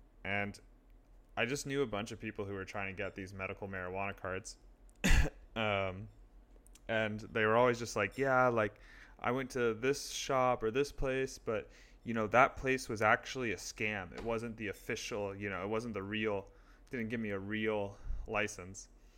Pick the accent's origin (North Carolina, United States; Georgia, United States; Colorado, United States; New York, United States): New York, United States; New York City; observation I made growing up in New York City